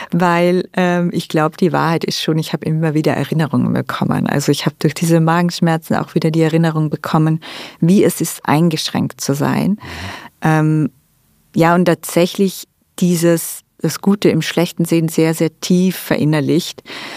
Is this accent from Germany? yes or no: no; Styria, Austria; now in Vienna, Austria; meine Heimat ist ursprünglich ja nicht Wien, sondern meine Heimat ist die Steiermark, hat ganz viel mit München gemeinsam. Also auch die Sprache ist dort sehr, sehr ähnlich.